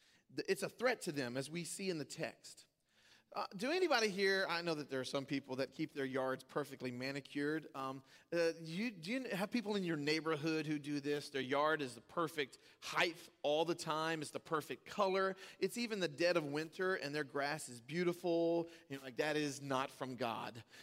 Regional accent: Louisiana, United States; moved away; We learned when we moved here from Louisiana, it was a shocking thing to me, that people water their grass in the winter, the fall.

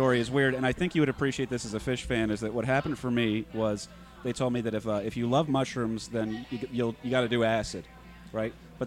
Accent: New Jersey, United States; Well, North Jersey, sir.

